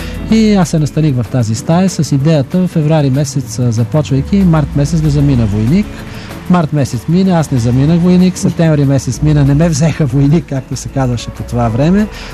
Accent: Sofia, Sofia City, Bulgaria; Аз съм софиянец, по това време в София беше абсурд да остана

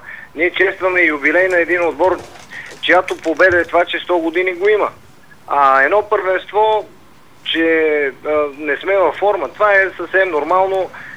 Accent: Sofia, Sofia City, Bulgaria; Израснах до Герена, в Подуене, буквално на 500 метра от А сектор.

